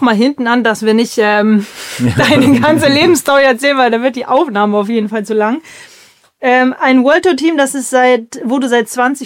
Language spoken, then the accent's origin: German; Eckernförde, Schleswig-Holstein, Germany; born there; Ich bin ja in Eckernförde geboren, das wisst ihr ja schon.